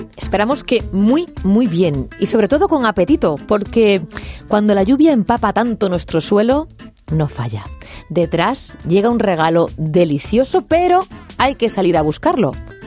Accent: Montijo, Extremadura, Spain; En mi pueblo, no sé, en mi pueblo es Montijo, decimos mucho salir a espárragos.

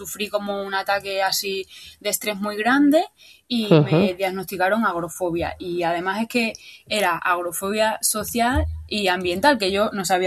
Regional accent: Extremadura, Spain; yo he estado haciéndolo en otras ciudades donde yo he vivido, pero llevo un tiempo viviendo en Extremadura, que es mi tierra

